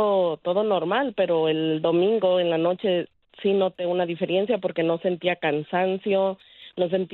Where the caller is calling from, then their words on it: Chicago, Illinois, United States; En Chicago, Illinois.